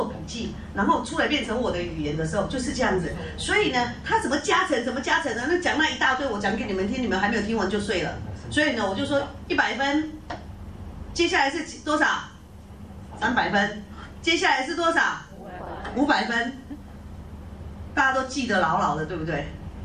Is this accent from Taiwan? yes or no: yes; Taiwan; 那个是我们台湾话了哈